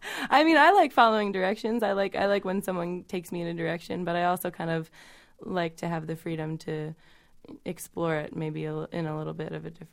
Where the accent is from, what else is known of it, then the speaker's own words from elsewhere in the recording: Lancaster, Pennsylvania, United States; also born or lived in Connecticut; I grew up in Lancaster, Pennsylvania. I lived for the first 8 years I lived in Connecticut, and then my family moved to Pennsylvania, and we moved a lot.